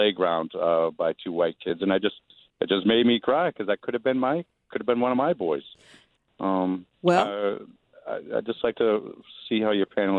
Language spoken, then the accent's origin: English; Maine, United States; I'm a white man. You're born and raised in Maine. My wife is black, and we have two children.